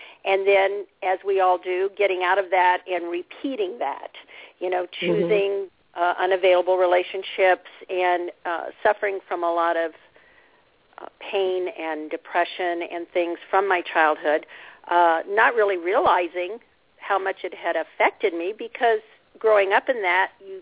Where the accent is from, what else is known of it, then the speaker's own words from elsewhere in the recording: Indiana, United States; I grew up in Indiana, a little farm town, in a very abusive alcoholic home.